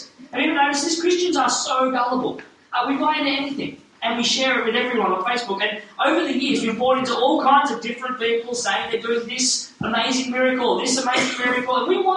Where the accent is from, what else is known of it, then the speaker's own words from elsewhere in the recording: New South Wales, Australia; I grew up on the Central Coast. Yes. I grew up on the Central Coast, which Toby said earlier, and my family's still up there.